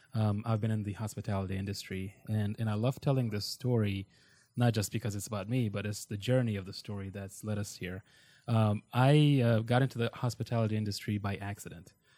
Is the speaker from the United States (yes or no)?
no; Afghanistan; I'm from Afghanistan